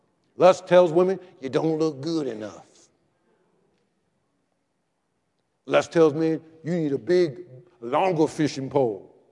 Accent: Portland, United States; I remember where I grew up in Portland, we had like three stations when I grew up.

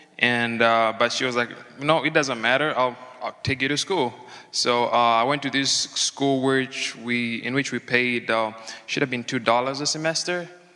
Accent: Choma, Southern Province, Zambia; I'm from the Republic of Zambia as well, and here's my story. So I grew up in rural Zambia, the part known as Choma.

